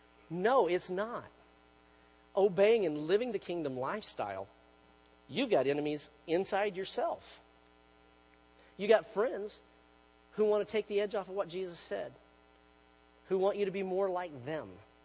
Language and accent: English; United States; it doesn't even matter that I'm an American